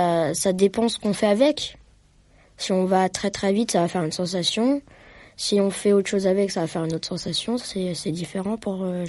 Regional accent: Bois-Colombes, Île-de-France, France; Je viens de Bois-Colombes, c'est près de Paris.

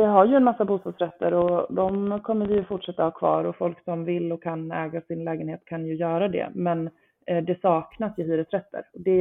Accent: Nora, Örebro County, Sweden; now in Stockholm, Sweden; Jag lekte med den tanken eftersom jag inte är från Stockholm från början. Jag är från Nora, Västmanland utanför Örebro. Jag har mina föräldrar i Västerås och Örebro.

